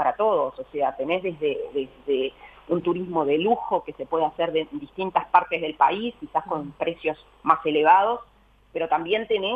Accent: Uruguay; Y siempre nosotros somos los uruguayos

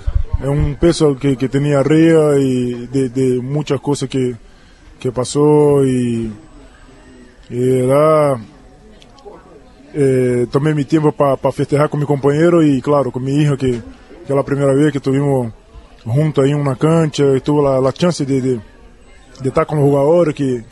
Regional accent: Uruguay; yo que también me incluyo como los uruguayos que hace tiempo que estoy y que ya conozco la liga un poquito.

